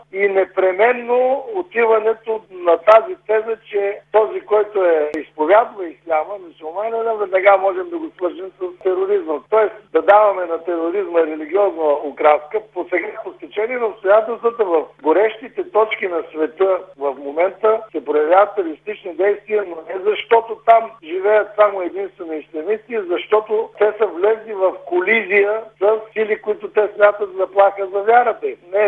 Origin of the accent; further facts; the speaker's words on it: Rhodopes, Bulgaria; Аз съм родопчанин, също познавам много добре района